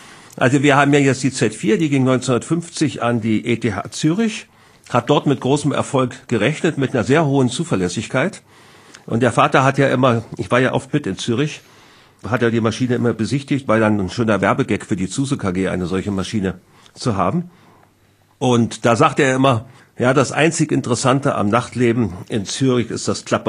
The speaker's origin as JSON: {"language": "German", "town": "Hindelang", "region": "Bavaria", "country": "Germany", "tie": "born there", "said": "Ja, in Hindelang, also bei Hinterstein, 1945 am 17. November."}